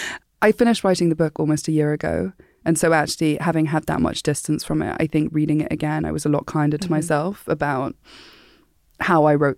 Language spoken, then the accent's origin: English; Kenya; growing up in Kenya